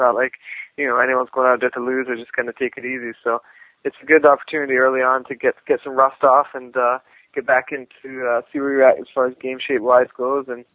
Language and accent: English; Scotland, United Kingdom; Yeah, I mean, it's great for Scottish hockey.